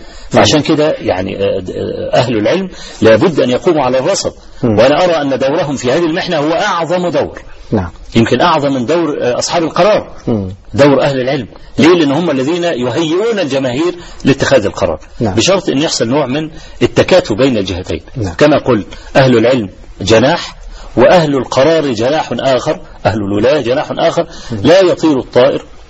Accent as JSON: {"language": "Arabic", "country": "Egypt", "said": "في مثلا عندنا في مصر حصل مظاهرة في استاد القاهرة"}